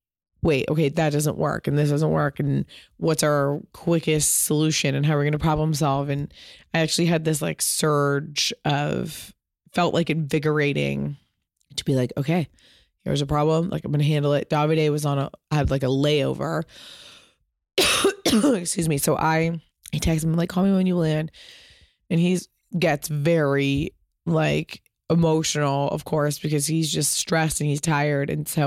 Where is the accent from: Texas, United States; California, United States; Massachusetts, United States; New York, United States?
California, United States; Pasadena; I grew up in Pasadena.